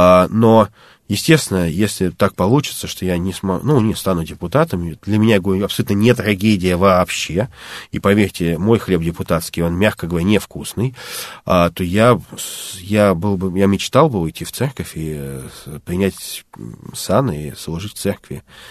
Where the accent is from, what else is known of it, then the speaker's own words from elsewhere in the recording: Saint Petersburg, Russia; Ну, я же из Петербурга